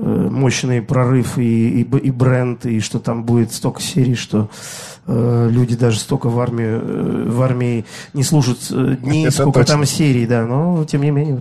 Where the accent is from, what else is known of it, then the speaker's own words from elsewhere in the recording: Tartu, Tartu County, Estonia; Я родился в Советском Союзе, в городе Тарту. То есть даже не в Советском, ну как, Эстонская ССР, да.